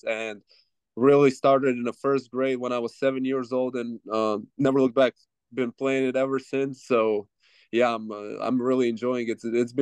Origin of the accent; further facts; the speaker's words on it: Zagreb, City of Zagreb, Croatia; English is a second language; moved away as an adult; Yeah, born and raised in Zagreb, lived there pretty much my whole life. Left Zagreb in 2020 for to go to college.